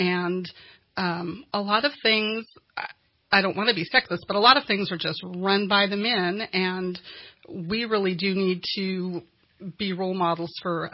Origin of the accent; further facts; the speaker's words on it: Cottonwood, California, United States; also born or lived in San Francisco Bay Area; I grew up in Shasta County. Originally, my family moved up from the Bay Area when I was really small. And so first grade, Cottonwood Elementary, Anderson High School